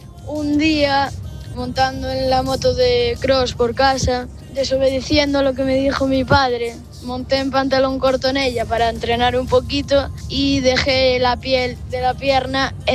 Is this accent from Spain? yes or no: yes; Lugo, Galicia, Spain; tengo 11 años, soy de Lugo.